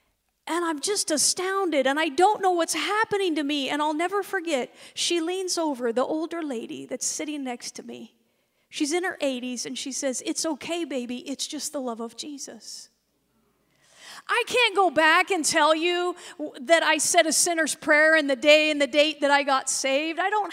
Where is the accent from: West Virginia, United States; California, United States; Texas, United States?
California, United States; I'm from California.